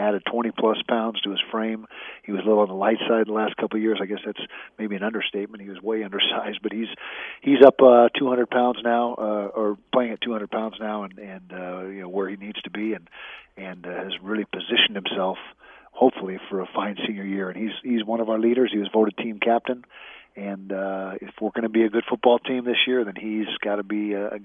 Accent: Intermountain West, United States; also born or lived in California; I was born in California, but moved up here in eighth grade and have been, pretty much in the Intermountain area ever since, with a few exceptions here and there.

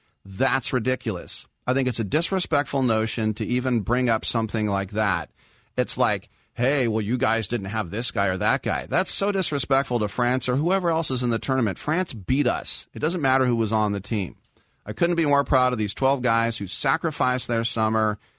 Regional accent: United States; I'm still humiliated, Michael Urban, that as an American, I know we didn't send our best players over there.

